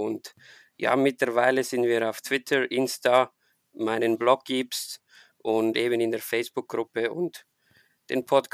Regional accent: Switzerland; Man hört es mir vielleicht an. Ich komme aus der Schweiz.

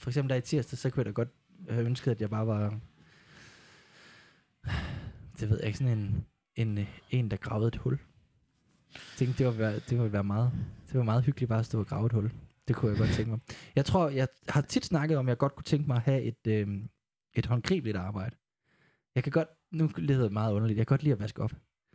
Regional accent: Horsens, Central Denmark Region, Denmark; Jeg er vokset op i parcelhus i Horsens, hvor alle sammen var ens.

